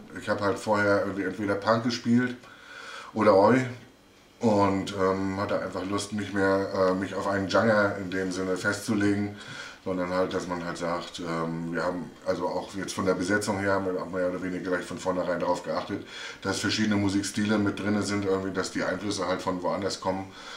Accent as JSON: {"language": "German", "town": "Anklam", "region": "Mecklenburg-Vorpommern", "country": "Germany", "also_born_or_lived": "Mannheim", "said": "ich komme nicht aus Mannheim, ich habe nur in Mannheim 8 Jahre gewohnt, ich komme ursprünglich aus Anklam."}